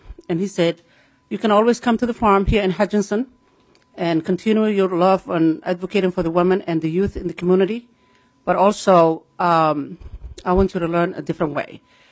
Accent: Somalia; back home where I grew up in Somalia.

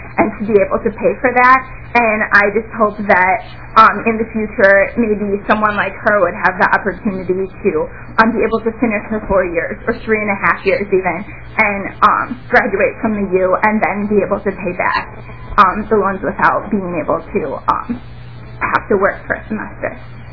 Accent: Illinois, United States; now in Minnesota, United States; I'm a student coming from out of state. I'm from Illinois

